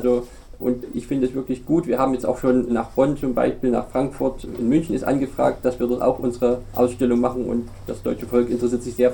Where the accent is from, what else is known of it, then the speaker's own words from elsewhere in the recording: Odesa, Odesa Oblast, Ukraine; Ich möchte wieder in die Ukraine zurück. Ich bin aus Odessa. Ich arbeite dort, ich bin dort und möchte dort gern wieder zurück.